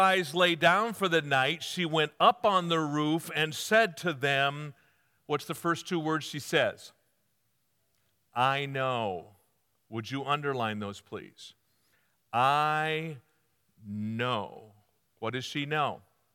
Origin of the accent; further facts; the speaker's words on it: United States; Now, as an American, I can't tell.